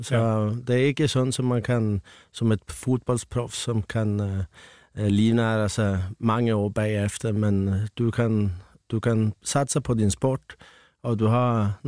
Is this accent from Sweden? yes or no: yes; Sweden; Danish is a second language; moved away as an adult; now in Denmark; jeg er en svensker, som kom i 1996 til Danmark for at spille ishockey som professionel.